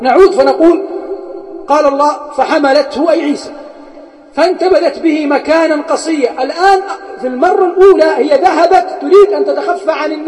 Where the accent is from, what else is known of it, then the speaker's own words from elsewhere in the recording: Hejaz, Saudi Arabia; أشبه ما يسمى عندنا بالحجاز بالروب